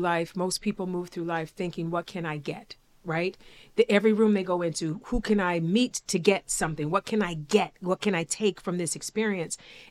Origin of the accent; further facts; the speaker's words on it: East Cleveland, Ohio, United States; I'm a kid from East Cleveland. I come from a single parent home.